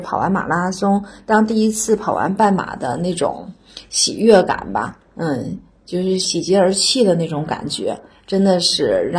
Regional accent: Yingkou, Liaoning, China; 首先我老家是辽宁营口，离大连非常近，我当时就想把我的第一次马献给我的家乡

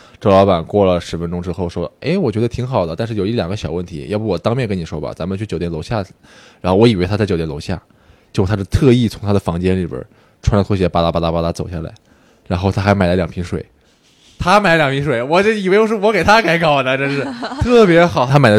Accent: Wuhan, Hubei, China; 我是武汉人，

